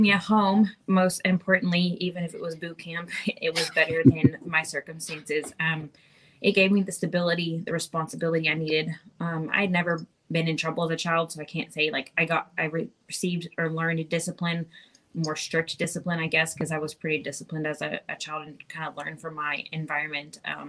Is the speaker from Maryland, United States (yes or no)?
no; Corsicana, Texas, United States; Yeah, so I'm originally from Corsicana, Texas, and I was only in high school for 3 years.